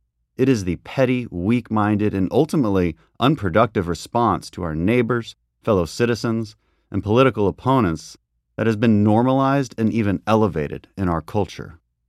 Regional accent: Katy, Texas, United States; I first encountered irrational microaggression interpretations when I was in the third grade, growing up in Katy, Texas, just outside of Houston.

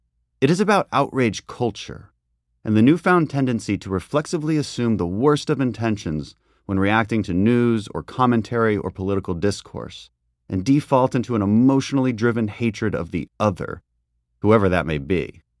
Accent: Katy, Texas, United States; I first encountered irrational microaggression interpretations when I was in the third grade, growing up in Katy, Texas, just outside of Houston.

